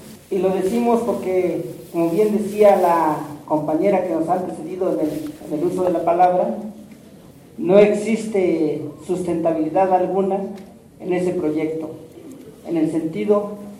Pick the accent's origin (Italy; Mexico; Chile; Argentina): Mexico; Tecámac, State of Mexico; Buen día, vengo de Tecama, que es el Estado de México.